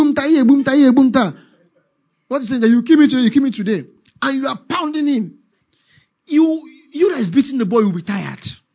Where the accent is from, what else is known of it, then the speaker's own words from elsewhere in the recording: Enugu, Enugu State, Nigeria; You know, I grew up in Enugu